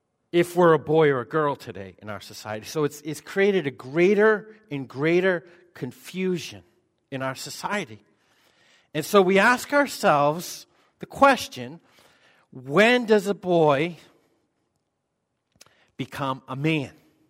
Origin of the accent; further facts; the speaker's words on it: Maine, United States; So, I grew up in Maine, so I was in the woods all the time, hunting and all that stuff.